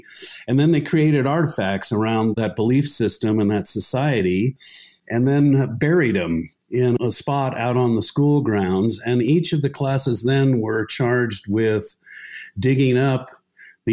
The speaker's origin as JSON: {"language": "English", "region": "Utah", "country": "United States", "tie": "born or raised there", "said": "Well, south of Salt Lake."}